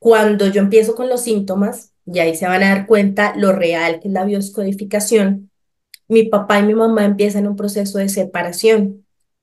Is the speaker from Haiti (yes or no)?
no; Boyacá, Colombia; moved away as an adult; now in Bogotá, Colombia; toda una joven de 19 años, feliz en Bogotá. Pues yo soy boyacense, entonces me vine a Bogotá a vivir una vida como súper chévere en la metrópoli.